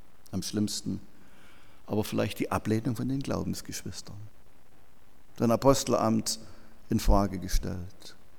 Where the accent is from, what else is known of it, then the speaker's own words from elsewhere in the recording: Pößneck, Thuringia, Germany; Lebendige Christen der landeskirchlichen Gemeinschaft in Pößneck, meiner alten Heimat.